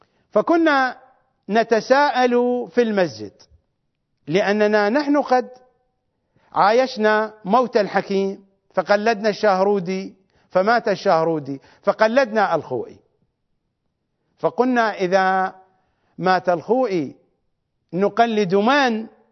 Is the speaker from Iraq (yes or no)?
yes; Iraq; أنا سمعتها وأنا في السادس الابتدائي في مدينتي الصغيرة في جنوب العراق